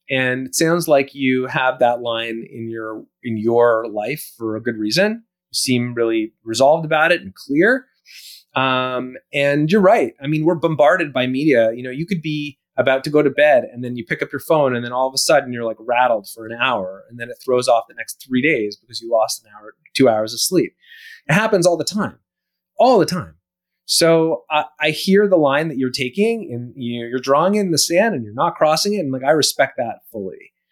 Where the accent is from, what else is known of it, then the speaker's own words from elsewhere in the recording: Toronto, Ontario, Canada; Taking me back to when I grew up there in Toronto.